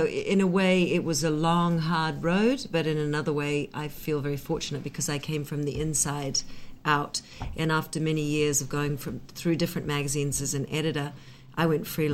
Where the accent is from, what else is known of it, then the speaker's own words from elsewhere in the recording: New Zealand; I'm a New Zealander.